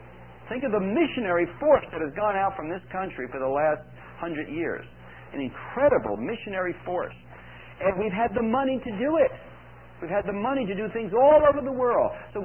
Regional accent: Littleton, Colorado, United States; Now, you know we're from Littleton, Colorado, and we had that great tragedy in Littleton.

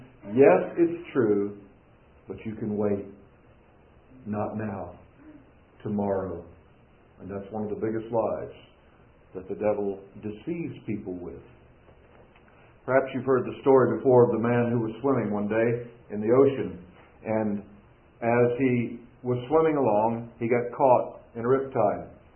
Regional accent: Florida, United States; You know, most of you know that I was born in Florida, lifelong Florida resident.

